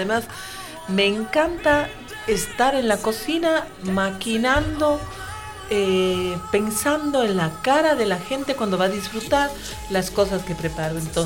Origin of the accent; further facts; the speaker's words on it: Cuenca, Azuay, Ecuador; yo vengo de Cuenca del Ecuador y allá se prepara pavo